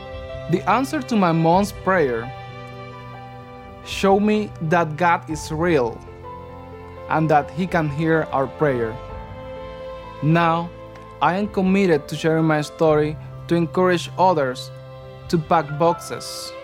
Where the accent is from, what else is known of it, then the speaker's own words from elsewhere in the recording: Panama City, Panamá, Panama; I was born in Panama City in 1989. I was raised in the ghetto by a single mother